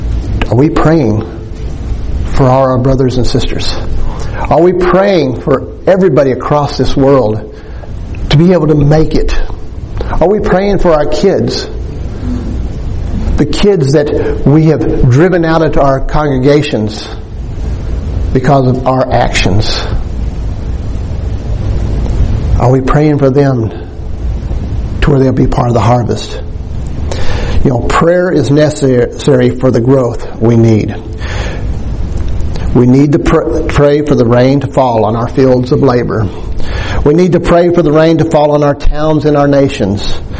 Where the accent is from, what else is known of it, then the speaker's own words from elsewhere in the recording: Dallas, Texas, United States; one of my dear friends that I grew up in Dallas